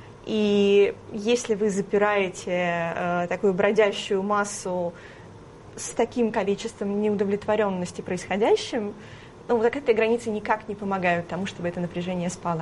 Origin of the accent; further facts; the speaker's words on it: Belarus; Ну, я сама из Беларуси. Я родилась там, прожила практически всю жизнь.